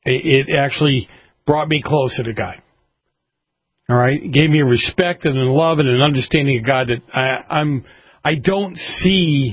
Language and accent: English; Massachusetts, United States; I think it was Ken from Massachusetts, my hometown. I mean, amazed at what that place has turned into.